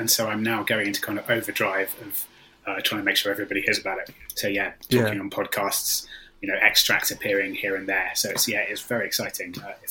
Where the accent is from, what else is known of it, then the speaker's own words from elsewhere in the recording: Exeter, South West England, United Kingdom; I grew up in Devon, in Exeter, exactly the cultural capital of the world.